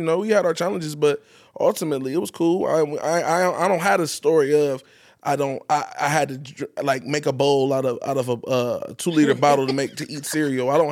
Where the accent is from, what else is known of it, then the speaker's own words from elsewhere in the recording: Akron, Ohio, United States; I'm from Akron. I'm from Akron, Ohio. West Side, my trash go out on the Thursday. You feel me? So, yeah, I'm a West Side boy, man. Yeah. Born and raised, still stay in Akron, actually. Like, I'm an Akron native.